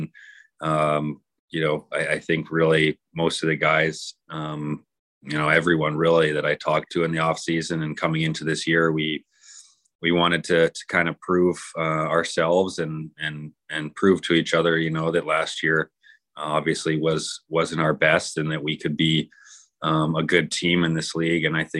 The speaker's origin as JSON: {"language": "English", "town": "Calgary", "region": "Alberta", "country": "Canada", "tie": "born or raised there", "lives_now": "Winnipeg, Canada", "said": "I grew up in Calgary, and we would get the Chinooks"}